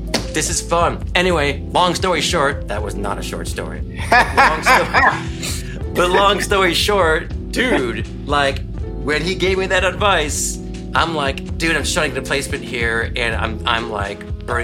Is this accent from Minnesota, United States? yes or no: yes; Minneapolis, Minnesota, United States; And I grew up in Minneapolis, so I was a huge mm-hmm.